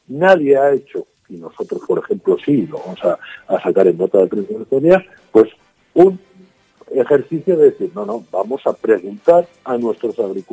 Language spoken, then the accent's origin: Spanish; Castile and León, Spain; toda la zona oeste de la provincia, ha perdido uno de cada tres habitantes, que somos la provincia de España con menor tasa de actividad económica